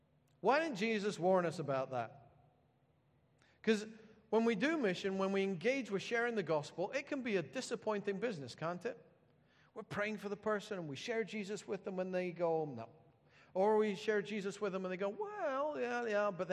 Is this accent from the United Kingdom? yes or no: yes; Edinburgh, Scotland, United Kingdom; So, when I was a kid … in the Edinburgh phone book, and I felt underrepresented.